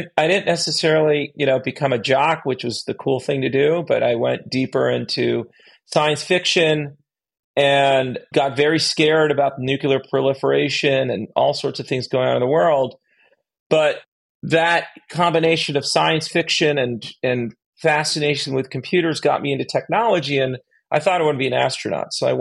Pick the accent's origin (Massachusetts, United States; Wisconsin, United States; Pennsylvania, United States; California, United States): Pennsylvania, United States; Bethlehem; I grew up in Bethlehem, Pennsylvania.